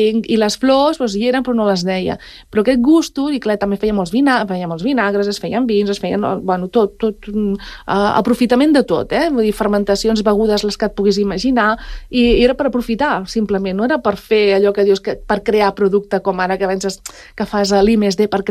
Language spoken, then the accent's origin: Catalan; Palau-sator, Catalonia, Spain; sóc de la Bisbal, saps? De l'Empordà, no sé què, tal, no, sóc de Palau-sator, i ara ho dic ben alt, no? I sóc de pagès.